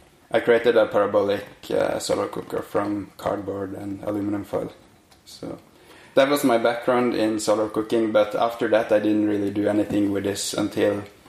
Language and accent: English; Norway; I come from Norway and I'm a PhD candidate at the Norwegian University of Science and Technology.